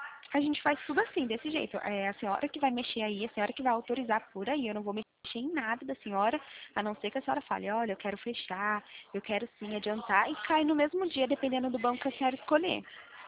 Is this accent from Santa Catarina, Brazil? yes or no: no; Pirassununga, São Paulo, Brazil; eu não sei falar o endereço em Bauru, porque eu sou aqui de Pirassununga.